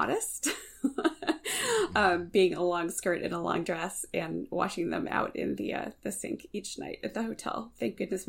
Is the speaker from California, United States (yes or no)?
yes; California, United States; born there; also born or lived in Korea / Germany; So I am a military brat. So I was born in California, and I always say that I was raised everywhere else. And everywhere else includes Korea, Germany